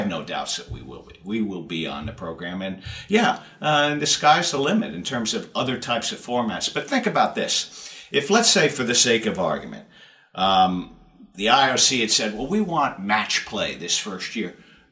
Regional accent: New York, United States; I grew up in the New York area. I knew what it was.

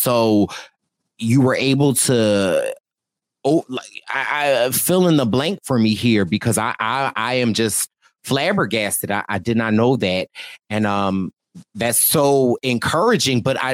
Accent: Philadelphia, Pennsylvania, United States; I'm from Philly. My family roots are in Philly. So shout out to Philly.

